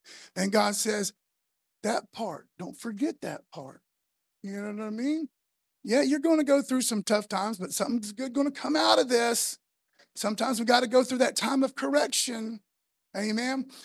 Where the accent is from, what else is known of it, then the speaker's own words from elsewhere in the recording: East Milton, United States; I grew up on Jones Street, a lot of my youth on Jones Street. I'm really an East Milton kid